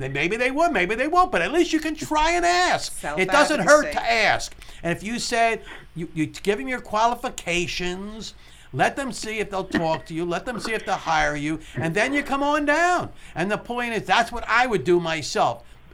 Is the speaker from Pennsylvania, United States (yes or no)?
yes; Philadelphia, Pennsylvania, United States; I love Philadelphia. I'm from Philadelphia.